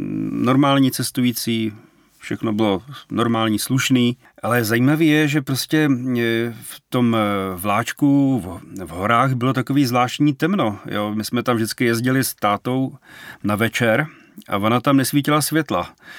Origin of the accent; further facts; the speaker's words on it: Karlín, Prague, Czechia; chodili jsme se na něj dívat u nás v Karlíně pod Negrelliho viadukt. A myslím, jako, že pro mě jako pro dítě to byl jenom sen.